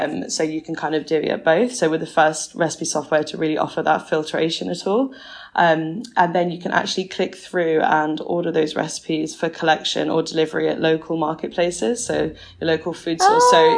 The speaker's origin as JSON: {"language": "English", "town": "Nottingham", "region": "East Midlands", "country": "United Kingdom", "lives_now": "Bristol, United Kingdom", "said": "I am originally from Nottingham, from a place called Wollaton, and I have one older brother, and I went to University of Birmingham."}